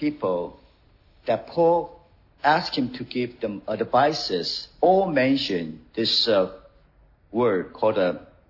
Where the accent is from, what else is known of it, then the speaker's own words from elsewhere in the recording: Seattle, Washington, United States; I'm from Seattle.